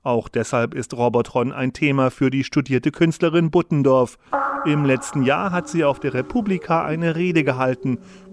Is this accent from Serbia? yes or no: no; East Germany, Germany; Nö, also ich komme auch aus dem Osten